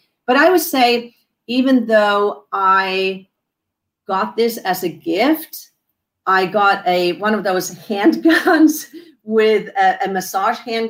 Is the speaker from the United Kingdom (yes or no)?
no; Ystad, Skåne, Sweden; Well, that's my hometown.